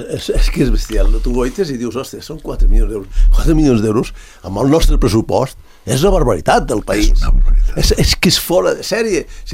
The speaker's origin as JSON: {"language": "Catalan", "region": "Escaldes-Engordany", "country": "Andorra", "said": "jo sóc d'Escaldes en Gordany, allà ens morim, ens mengem els mocs, com se diu, perquè no votem res, perquè ja no hi ha res."}